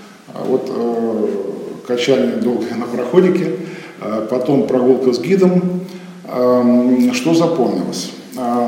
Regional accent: Saint Petersburg, Russia; И вот на слове о том, что мы из Санкт-Петербурга, сразу ставили жирную галку и по полной программе.

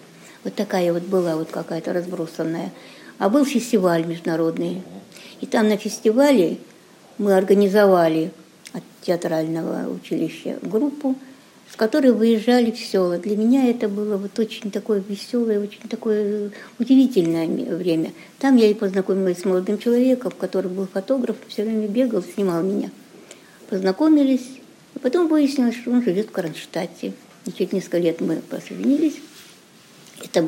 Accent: Mariupol, Donetsk Oblast, Ukraine; born there; Нет, я уроженка города Жданово, Украина. Война началась тогда, когда мы были там, в Мариуполе он назывался тогда, Мариуполь, потом Жданов стал. Потом были эвакуированы для спасения в Сталинград

